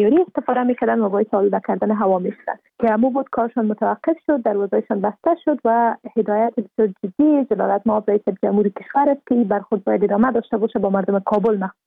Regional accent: Afghanistan; به عنوان یک افغان

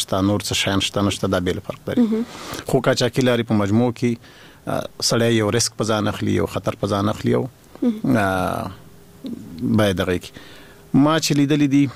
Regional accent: Jalalabad, Nangarhar, Afghanistan; moved away as an adult; کله چې زه له ننګرهار وتلم یو لامل یې همدا و چې موږ د ښار تر څلور دروازو ایسار شو

